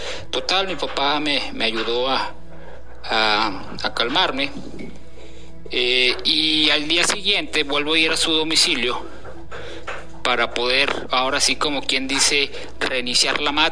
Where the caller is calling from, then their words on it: Durango, Mexico; mi pueblo, que hoy están de fiesta. Ya que son las fiestas patronales de allá de mi pueblo, Santiago Bosquero, Durango.